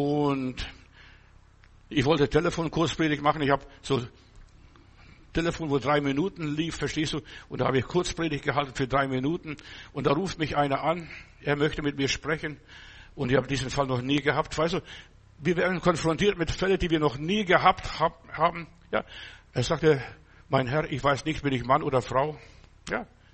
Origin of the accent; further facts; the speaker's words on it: Augsburg, Bavaria, Germany; ich komme aus Augsburg, ich komme immer hierher gefahren